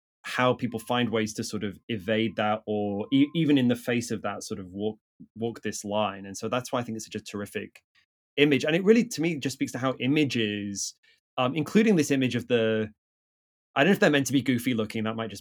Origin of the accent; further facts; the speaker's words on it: England, United Kingdom; I grew up with carnival in England, which is sort of the West Indian Afro-Caribbean carnival, right?